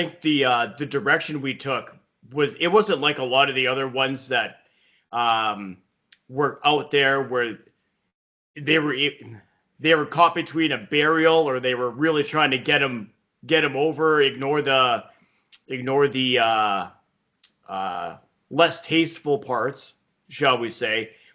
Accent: Winnipeg, Manitoba, Canada; I'm from Winnipeg, you idiots

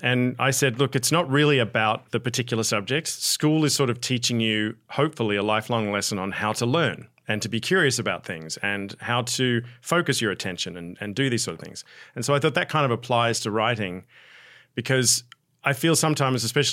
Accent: Australia; accent: Australian; Australian film and TV trivia, because that's where my accent is from, in case you're wondering, mate.

